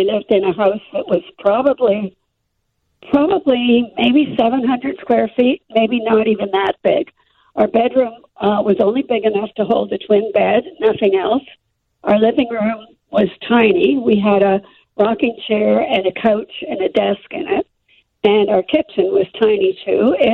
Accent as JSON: {"language": "English", "country": "Canada", "tie": "born or raised there", "said": "even though I grew up in Canada."}